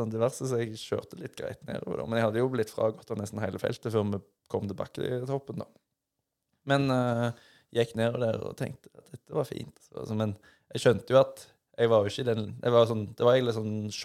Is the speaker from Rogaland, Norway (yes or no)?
yes; Rogaland, Norway; Så når det kom snø hjemme på Jæren den ene gangen i året